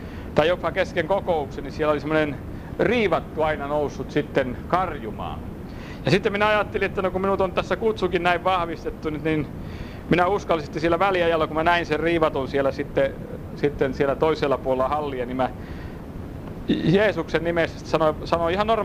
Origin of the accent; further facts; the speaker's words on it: Häme, Finland; Minä olen Hämeestä